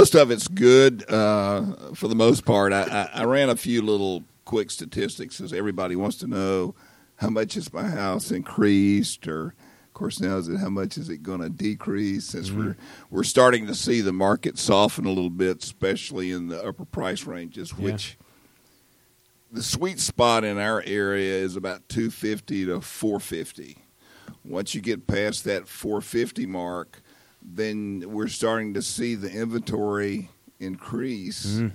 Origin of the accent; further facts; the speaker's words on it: Atlanta, Georgia, United States; In the Oak Grove, Decatur, Lakeside High School area. My kids went to Lakeside and owned several homes over in that part of Northeast Atlanta.